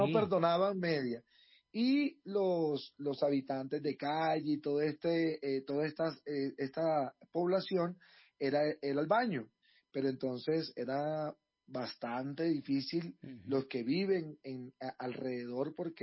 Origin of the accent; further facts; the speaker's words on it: Barranquilla, Atlántico, Colombia; lo vamos a celebrar aquí, como buen barranquillero que soy